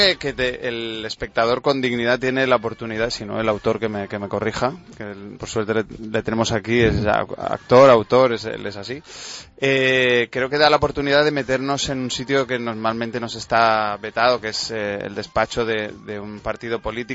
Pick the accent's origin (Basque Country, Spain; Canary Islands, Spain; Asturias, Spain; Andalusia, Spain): Andalusia, Spain; Málaga; Pues yo sobre todo estoy muy muy a gusto porque estoy en mi tierra y acabo de estar con mi familia comiendo